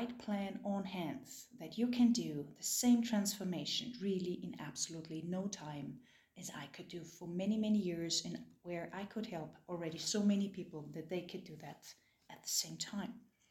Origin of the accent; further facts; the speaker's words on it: Switzerland; from Switzerland